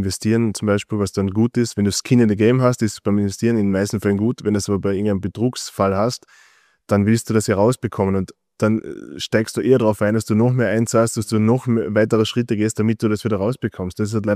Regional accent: Austria; Ja, das ist bei uns in Österreich nicht so verbreitet.

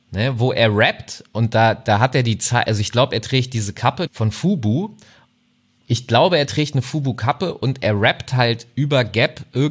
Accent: Hanover, Lower Saxony, Germany; also ich komme aus Hannover, ja, und das ist jetzt nicht die allerkleinste Stadt, das ist die Hauptstadt von Niedersachsen.

